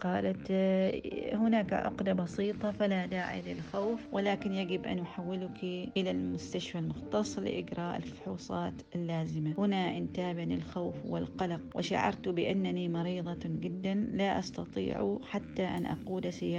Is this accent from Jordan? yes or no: no; Oman; من سلطنة عمان، من مواليد 1963 ميلادية